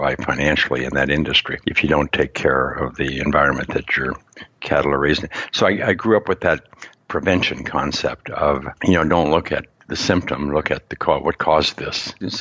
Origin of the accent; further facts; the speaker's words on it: Montana, United States; I grew up in Montana.